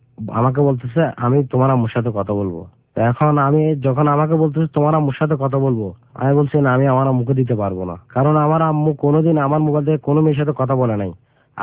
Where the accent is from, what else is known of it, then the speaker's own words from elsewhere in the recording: Chittagong, Chittagong Division, Bangladesh; আমি বলছি আমাদের বাড়ি চট্টগ্রাম।